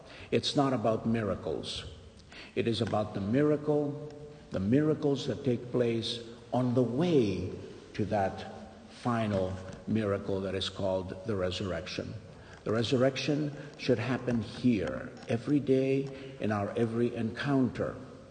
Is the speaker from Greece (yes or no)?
yes; Patras, Western Greece, Greece; now in United States; Priests here are more stuck than this priest in my hometown, Patras. That would never happen in this country, I can assure you.